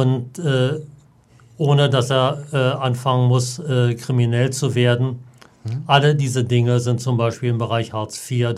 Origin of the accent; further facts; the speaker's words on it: Berlin, Germany; also born or lived in Switzerland; Berlin groß geworden und zwischendurch auch mal ein bisschen durch die Republik gekommen, teilweise auch in der Schweiz und in Österreich gewesen